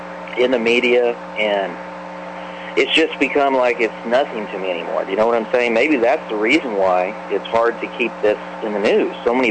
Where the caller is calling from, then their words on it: San Antonio, Texas, United States; I'm calling from Texas.